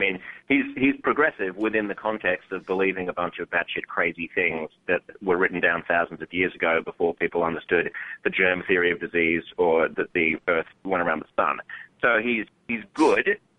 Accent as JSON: {"language": "English", "country": "Australia", "said": "Sometimes I'm unaware of certain types of certain American humorous tropes as a result of my being Australian."}